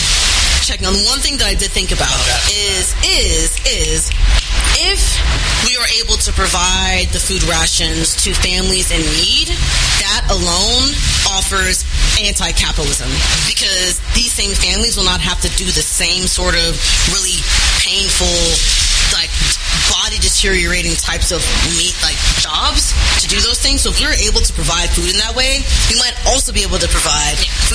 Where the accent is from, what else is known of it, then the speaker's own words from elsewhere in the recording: Texas, United States; Y'all know I'm from Texas.